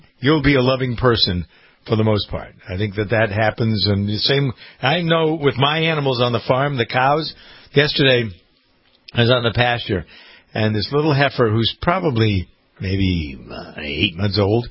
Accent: Framingham, Massachusetts, United States; So here's a frequent problem, and it's come to roost in my hometown. Framingham, Massachusetts.

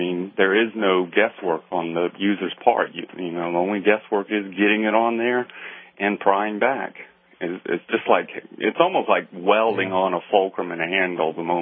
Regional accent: Charleston, South Carolina, United States; I grew up doing contracting in Charleston, South Carolina with the old Charleston homes

